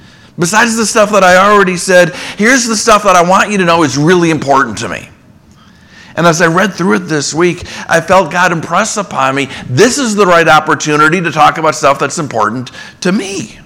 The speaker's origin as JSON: {"language": "English", "town": "Minneapolis", "region": "Minnesota", "country": "United States", "tie": "born or raised there", "said": "a sports columnist that probably none of you have ever heard of from my hometown newspaper, the Minneapolis Tribune"}